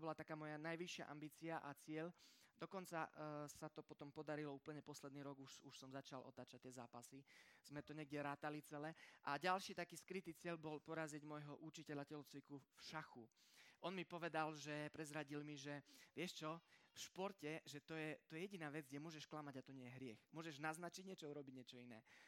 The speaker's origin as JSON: {"language": "Slovak", "country": "Romania", "tie": "born or raised there", "said": "Vyrastal som teda nielenže v Rumunsku, a nielenže na dedine, ale na takej dedine, ktorú by ste dosť možno, že ani na mape nenašli."}